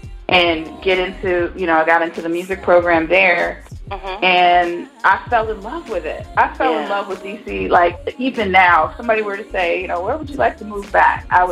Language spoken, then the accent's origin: English; Pasadena, California, United States; also born or lived in Arizona; Yeah, I was born here, but I was raised in California.